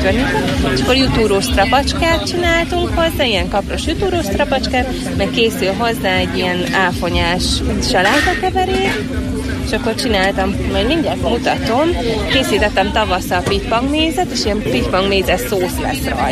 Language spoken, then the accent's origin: Hungarian; Kács, Borsod-Abaúj-Zemplén, Hungary; born there; én itt születtem egyébként Kácson.